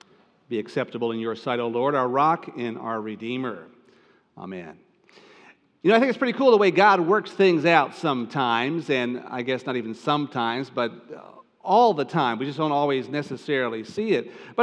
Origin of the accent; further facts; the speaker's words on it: Cedar Rapids, Iowa, United States; some of my childhood years were spent growing up in Iowa, kind of my formative years, 8 years in Cedar Rapids. And although it was in a small city and not in the country